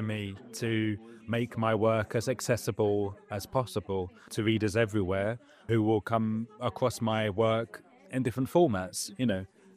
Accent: England, United Kingdom; Yes, I growing up in England, my parents only spoke to me in English, but I never felt like it was my first language.

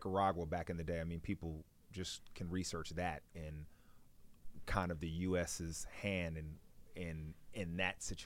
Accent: United States; I just use America because I'm American

